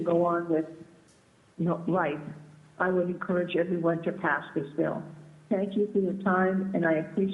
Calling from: Fairbanks, Alaska, United States; I'm calling you from Fairbanks today.

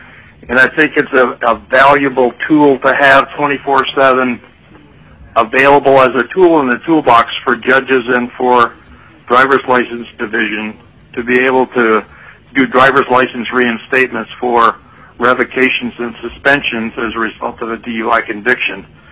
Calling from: South Dakota, United States; I'm calling from South Dakota.

